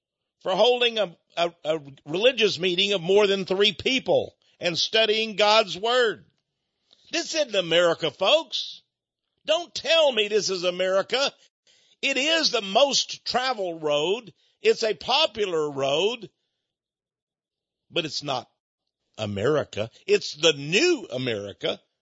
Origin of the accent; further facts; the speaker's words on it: United States; Well, maybe I'm not as distinguished as David Irving, but then I'm an American.